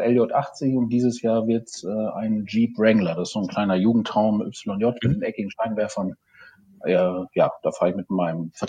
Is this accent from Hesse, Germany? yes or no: no; Aalen, Baden-Württemberg, Germany; Mercedes-Händler aus meiner Heimatstadt Aalen